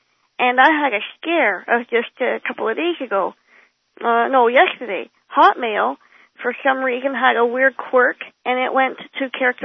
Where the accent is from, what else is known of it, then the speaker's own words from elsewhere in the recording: Ontario, Canada; Okay. I just say that I'm from Canada.